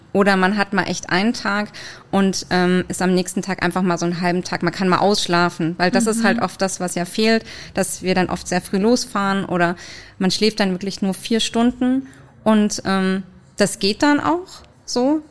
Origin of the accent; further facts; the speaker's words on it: Würzburg, Bavaria, Germany; now in Stuttgart, Germany; Also ich bin ja in Würzburg aufgewachsen und ich bin dann von Würzburg nach Stuttgart gezogen.